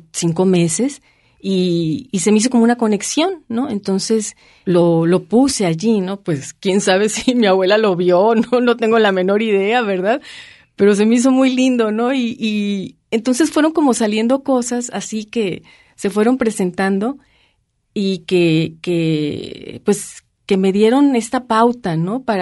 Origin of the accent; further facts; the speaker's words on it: Tampico, Tamaulipas, Mexico; moved away as an adult; now in Guadalajara, Mexico; a pesar de que yo salí ya desde los 18 años de Tampico, ¿no? Yo, pues, ya soy más tapatía que tan pequeña, ¿no?